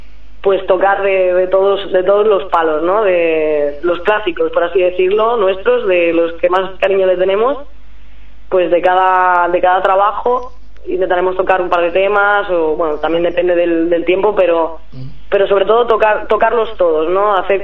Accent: Águilas, Region of Murcia, Spain; now in Madrid, Spain; acababa de llegar a Madrid, yo soy de, bueno, tú lo sabes, pero a lo mejor mucha gente no lo sabrá, yo soy de un pueblecito de Murcia, se llama Águila. Siempre lo llevo por delante, ¿no?, como bandera a mi tierra.

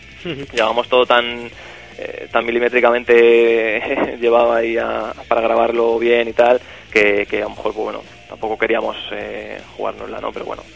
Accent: Madrid, Community of Madrid, Spain; Nosotros somos de Madrid, entonces cuando aquí en Madrid

